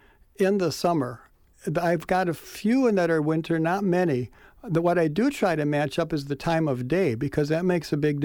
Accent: Fond du Lac, Wisconsin, United States; it wasn't that I grew up in Fond du Lac that got me started wanting to shoot that city.

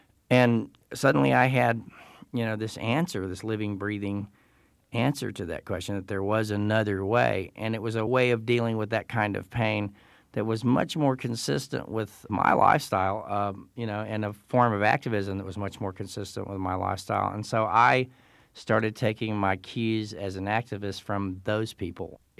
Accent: Texas, United States; I'm from Texas, and I was raised in a house in Texas that was opposed to the death penalty

